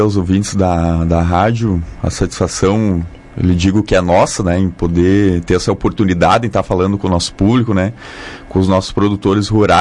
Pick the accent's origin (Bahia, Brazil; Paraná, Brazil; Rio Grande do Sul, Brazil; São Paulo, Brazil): Rio Grande do Sul, Brazil; Sarandi; eu sou natural aqui de Sarandi, filho de Sarandi, né? Cursei faculdade de medicina veterinária na Universidade de Passo Fundo e após formado fui residir, há mais de 10 anos residia no em Rodeio Bonito